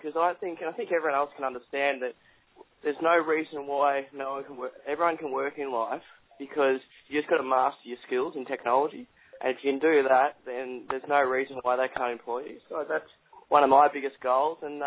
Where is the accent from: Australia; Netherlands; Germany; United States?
Australia; Melbourne, Victoria; I'm from Australia. I'm from Melbourne, so a bit of a way away I am.